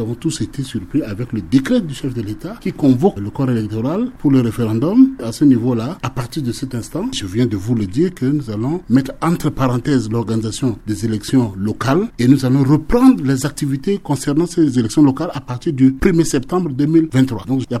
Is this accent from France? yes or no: no; Central African Republic; Le reste, je suis centrafricain comme tous les autres centrafricains.